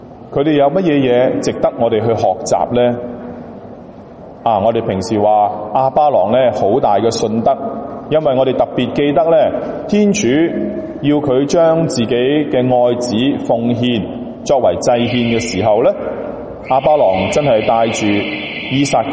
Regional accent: Guangdong, China; 因为呢我哋广东人所讲嘅妹仔大过主人婆啦

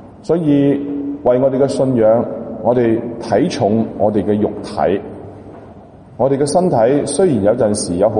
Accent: Guangdong, China; 还要所谓我们广东人讲的白头人送黑头人

